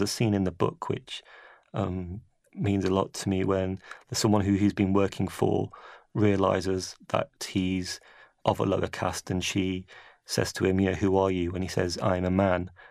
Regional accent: England, United Kingdom; born there; I was born in England

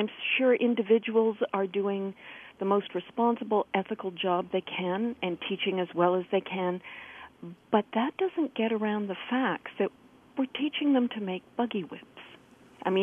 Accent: Canada; I mean, I'm not speaking for the U.S., I'm Canadian.

